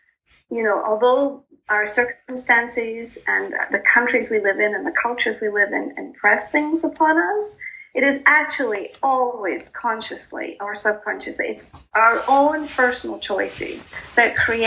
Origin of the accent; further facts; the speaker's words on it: Scotland, United Kingdom; born there; So I was born in Scotland